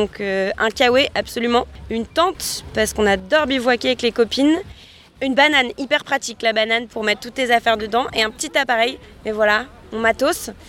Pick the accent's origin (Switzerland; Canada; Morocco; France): France; Hauts-de-France; born there; j'étais très contente de venir jusqu'en Picardie, puisque c'est ma région natale